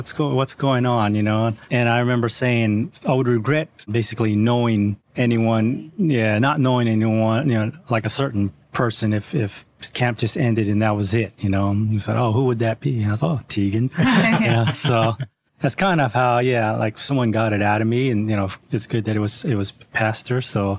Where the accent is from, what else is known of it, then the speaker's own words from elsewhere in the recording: California, United States; I'm from Northern California.